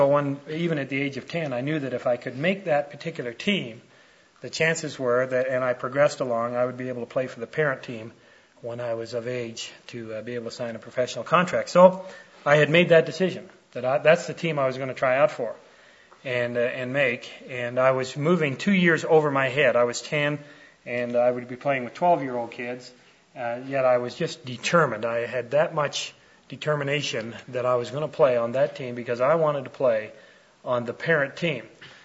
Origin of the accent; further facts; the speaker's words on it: Toronto, Ontario, Canada; I was born and raised in Canada, in Toronto, and my citizenship is still in Toronto.